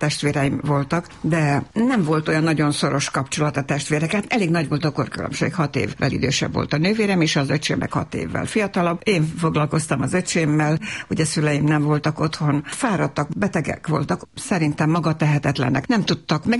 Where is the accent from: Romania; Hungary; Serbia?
Serbia; Novi Sad, Vojvodina; Újvidéken, a városban nőttem fel, szerb környezetben, tehát az utcán szinte ugyanabban az időben tanultam meg magyarul is, meg szerbül is, tehát ez a két nyelvűség az olyan természetes volt